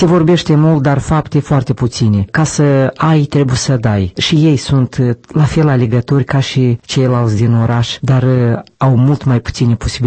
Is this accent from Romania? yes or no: no; Moldova; moved away as an adult; Eu când am plecat din Republica Moldova, am avut mari dificultăți pentru a-mi face echivalența la diploma mea